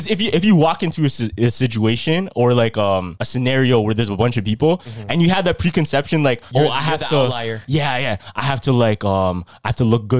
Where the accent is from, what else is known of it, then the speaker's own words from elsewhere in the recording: Philippines; this, and we're Filipino.